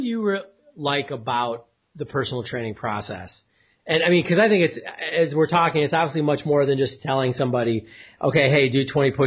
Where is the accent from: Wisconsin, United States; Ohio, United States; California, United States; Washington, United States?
Wisconsin, United States; Milwaukee; even growing up in Milwaukee, we went to it